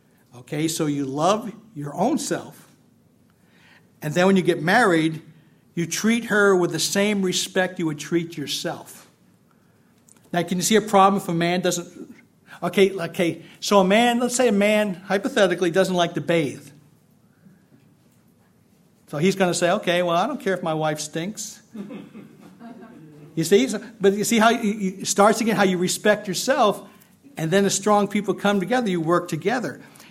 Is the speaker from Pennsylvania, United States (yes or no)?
yes; Pennsylvania, United States; I grew up here in Pennsylvania and around some great Italian families.